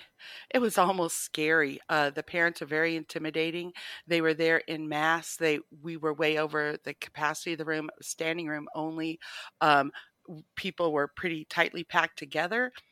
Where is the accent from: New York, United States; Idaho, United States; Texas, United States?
Idaho, United States; Well, I'm originally from Idaho, traveled around the country. My husband was in the military, came back to Idaho in 98